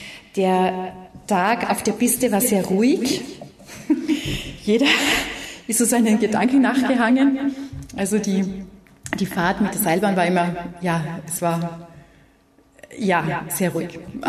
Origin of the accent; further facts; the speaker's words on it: Austria; Ich bin Österreicherin, Vollblut-Österreicherin mit sämtlichen Mischmasch-Genen rundherum. Laut Gentest bin ich 52% Balkanbewohner.